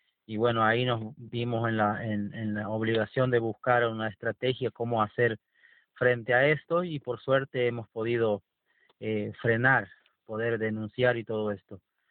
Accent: Santiago del Estero, Argentina; soy de aquí de Santiago del Estero, militante del Movimiento Campesino de Santiago del Estero, del MOCASE

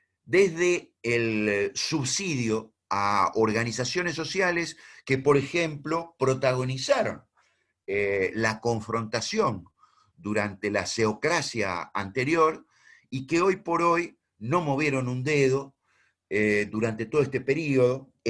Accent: Argentina; capaz de expresar una serie de anhelos tan contradictorios como lo somos los argentinos

